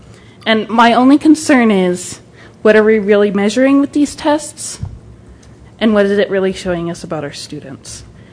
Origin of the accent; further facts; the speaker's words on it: Grand Junction, Colorado, United States; I'm from Grand Junction. I teach in the area